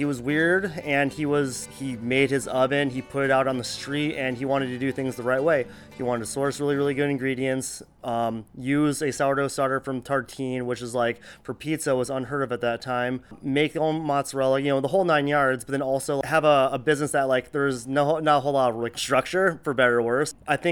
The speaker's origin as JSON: {"language": "English", "region": "Iowa", "country": "United States", "said": "Like, I came out here from Iowa in the kind of like the mid 2000s."}